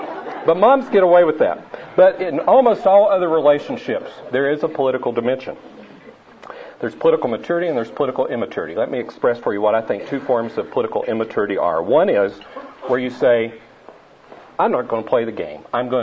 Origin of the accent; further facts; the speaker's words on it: Tennessee, United States; I'll just say up front that I'm from Tennessee so that you can bond with my accent early in this.